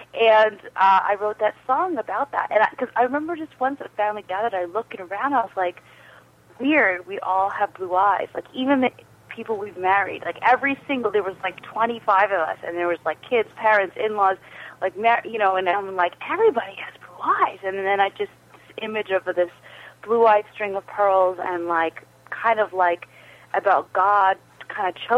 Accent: Canada; although I'm Canadian, my parents are from the States, so I have a dual citizenship.

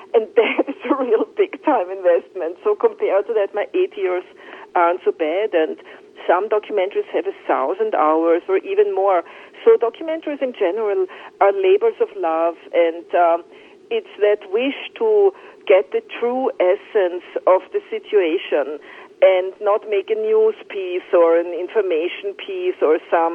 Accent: New York City, New York, United States; this is my hometown and I've lived here for 20 years

